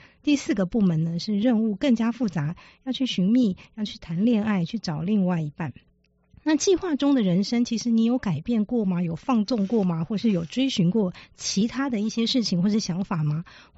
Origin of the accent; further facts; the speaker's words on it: Yilan County, Taiwan; 是，我是宜兰人。